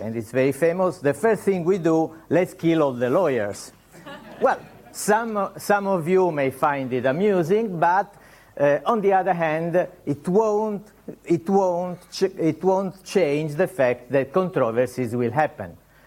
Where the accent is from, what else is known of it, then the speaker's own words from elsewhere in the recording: Italy; English is a second language; you may tell from my accent that I'm not exactly British